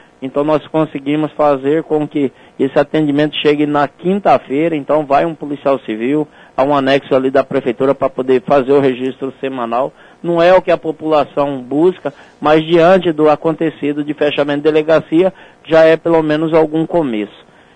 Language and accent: Portuguese; Tangará da Serra, Mato Grosso, Brazil; born there; cidade de Tangará da Serra, cidade meu berço, né, onde eu nasci